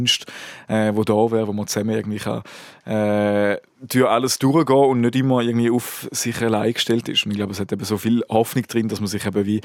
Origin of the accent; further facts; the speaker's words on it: Hemberg, St. Gallen, Switzerland; Im Hemberg, im wunderschönen Toggenburg.